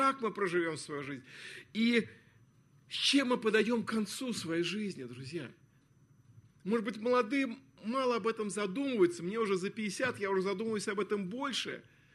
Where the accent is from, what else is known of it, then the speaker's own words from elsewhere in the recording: Moscow, Russia; born there; я родился 1 мая 1960 года, ни раньше, ни позже? Почему я родился в Москве? Почему у меня были родители верующие?